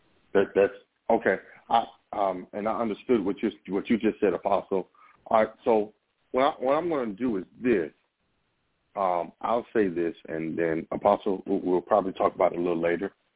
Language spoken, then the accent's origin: English; South Carolina, United States; from South Carolina.